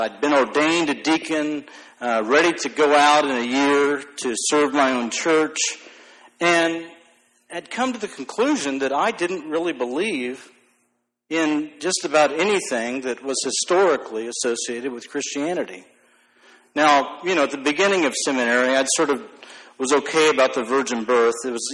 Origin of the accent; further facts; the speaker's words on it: United States; I'm as United Methodist as I am an American.